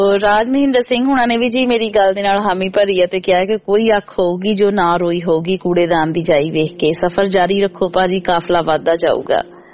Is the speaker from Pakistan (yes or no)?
no; Punjab, India; moved away; ਜਦੋਂ ਅਸੀਂ ਪੰਜਾਬ ਵਿੱਚ ਹੁੰਦੇ ਹਾਂ ਤੇ ਕੁਛ ਹੋਰ ਹੁੰਦੇ ਹਾਂ, ਬਟ ਜਦੋਂ ਅਸੀਂ ਪੰਜਾਬ ਤੋਂ ਬਾਹਰ ਆ ਕੇ ਉਸ ਮਿੱਟੀ ਤੋਂ ਜੁਦਾ ਹੁੰਦੇ ਆ ਨਾ